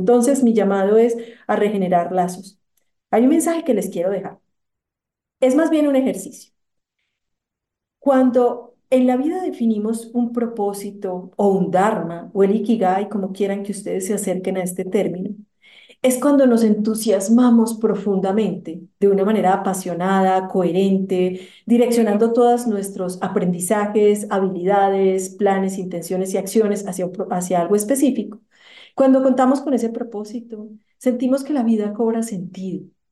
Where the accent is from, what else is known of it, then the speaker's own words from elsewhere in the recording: Colombia; el gran reto que nosotros como colombianos debemos gestionar